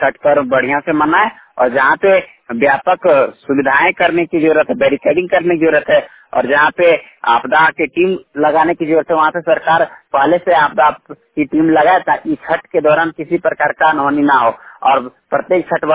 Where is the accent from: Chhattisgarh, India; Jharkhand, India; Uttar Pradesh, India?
Jharkhand, India; मैं बोकारो जिला का रहने वाला हूँ।